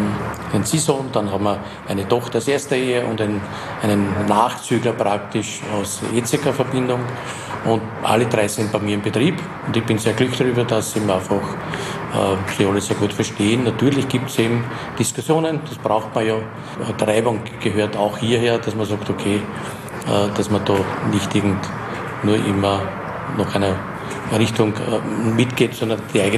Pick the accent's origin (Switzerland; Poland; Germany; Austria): Austria; Lower Austria; ich bin im Waldviertel geboren und habe dort die Berührungen gehabt in der frühesten Jugend mit Mohn